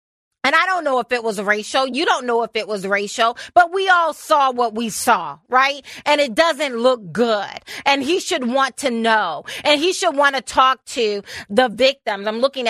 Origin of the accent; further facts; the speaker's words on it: United States; Bear with me, y'all. I'm American.